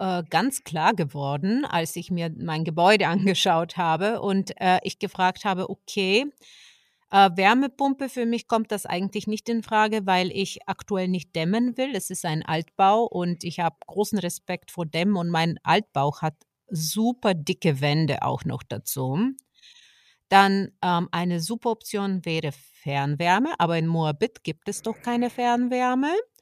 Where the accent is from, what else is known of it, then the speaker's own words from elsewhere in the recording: Bulgaria; Aber ich kenne es aus meiner Heimat Bulgarien